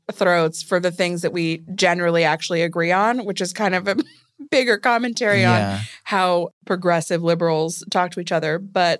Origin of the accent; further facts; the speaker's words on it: California, United States; I always like traveled to the snow, you know, in Tahoe. I grew up in Northern California.